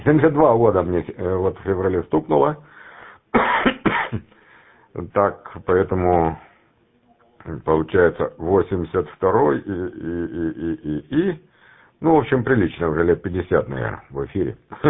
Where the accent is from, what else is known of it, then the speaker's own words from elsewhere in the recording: Dokuchaievsk, Donetsk Oblast, Ukraine; Но я сам не дончанин, я сам из Докучаевска